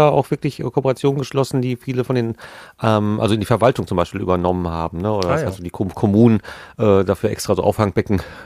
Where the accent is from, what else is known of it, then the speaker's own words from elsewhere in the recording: Gelsenkirchen, North Rhine-Westphalia, Germany; Gelsenkirchen, ne? Meine Heimatstadt, ja. Gelsenkirchen Nord ist Bur, ne?